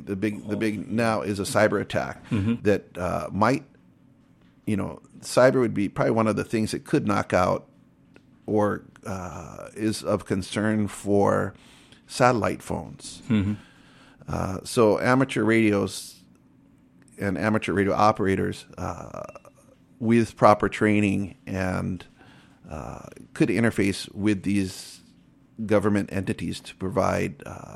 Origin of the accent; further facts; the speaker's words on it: Honolulu, Hawaii, United States; now in Japan; I am from Honolulu, Hawaii. I have been living in Japan for a while now.